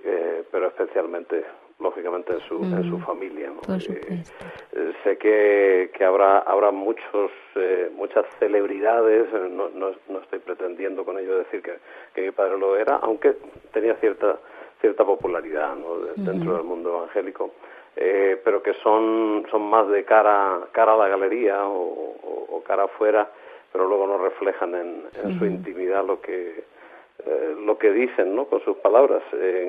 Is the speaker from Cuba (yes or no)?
yes; Cuba; moved away; Salimos también de Cuba, y hay que recordar que, bueno, que una familia inmigrante al salir del país